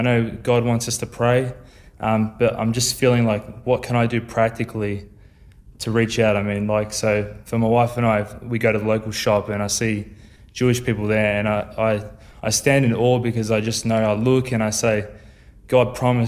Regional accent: Melbourne, Victoria, Australia; I'm from Melbourne, Australia.

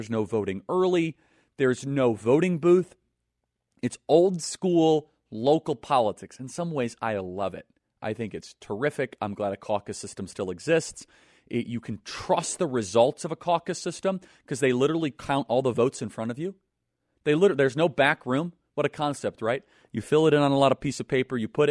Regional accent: Chicago, Illinois, United States; It's negative 50 degrees. I grew up in Chicago. That's some serious stuff.

